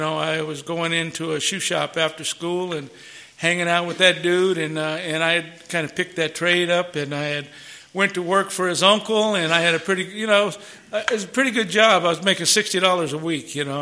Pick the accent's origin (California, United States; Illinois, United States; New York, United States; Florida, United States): California, United States; Los Angeles; And, and growing up in Los Angeles 70 years ago or 65 years ago, you know, there was a lot of prejudice.